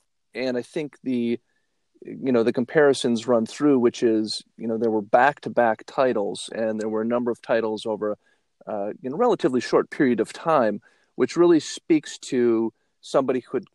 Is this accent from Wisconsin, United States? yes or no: yes; Green Bay, Wisconsin, United States; So I grew up in Green Bay, Wisconsin, back in the 70s.